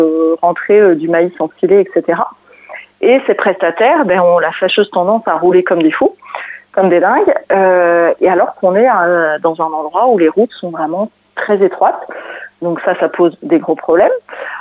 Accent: Normandy, France; now in Houlbecq-Cocherel, France; moi je suis une Normande, une cauchoise à l'origine et j'habite à Houlbecq-Cocherel depuis bientôt 15 ans maintenant.

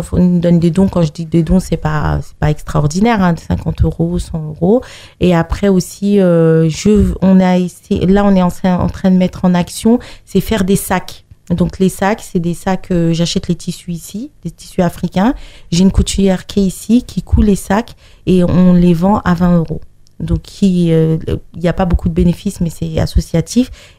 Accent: Senegal; c'est le Sénégal, c'est d'où je viens, je suis sénégalaise

